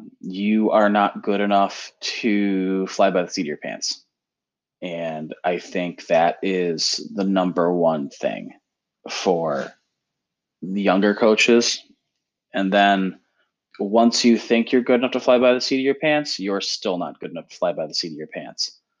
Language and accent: English; Buffalo, New York, United States; moved away as an adult; I'm from Buffalo, New York, originally coached at a club, coached high school, coached homeschool in Buffalo.